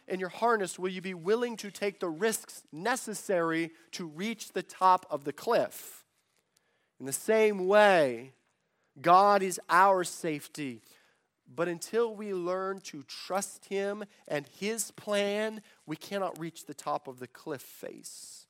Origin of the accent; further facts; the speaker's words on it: Colorado, United States; You know, growing up in the Rocky Mountains of Colorado, I love rock climbing.